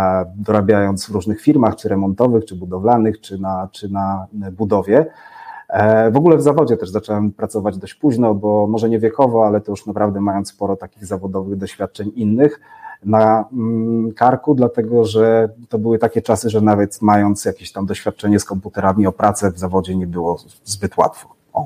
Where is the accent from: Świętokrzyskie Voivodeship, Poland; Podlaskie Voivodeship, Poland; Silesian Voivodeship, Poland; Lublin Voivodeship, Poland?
Lublin Voivodeship, Poland; Świdnik; bo pochodzę ze Świdnika pod Lublinem